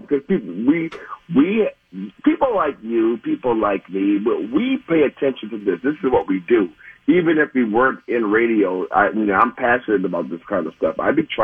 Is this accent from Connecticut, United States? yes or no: no; Milwaukee, Wisconsin, United States; I'm from Milwaukee. Milwaukee's not going to burn.